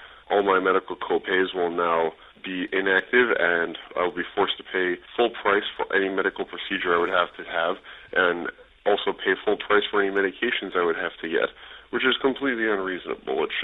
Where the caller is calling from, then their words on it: Warwick, Rhode Island, United States; I'm calling from Warwick, Rhode Island.